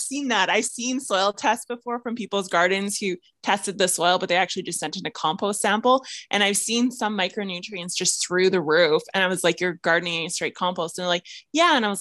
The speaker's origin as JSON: {"language": "English", "region": "Saskatchewan", "country": "Canada", "said": "I'm from Saskatchewan. We have zero French here."}